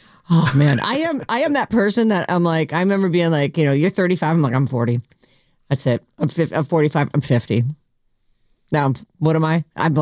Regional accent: United States; Like I'm proud to be an American.

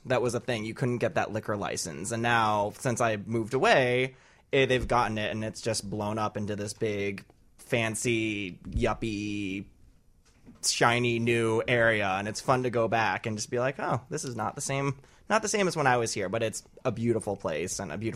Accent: Oak Park, Illinois, United States; I am from Oak Park.

